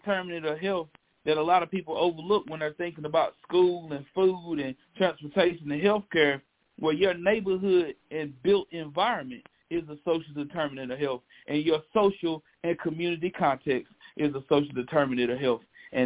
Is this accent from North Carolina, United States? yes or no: yes; North Carolina, United States; born there; also born or lived in Cleveland County, United States; I was born in Rutherford County, North Carolina, rural North Carolina to be exact. I come from a big old family down in Cleveland County, North Carolina, in the country.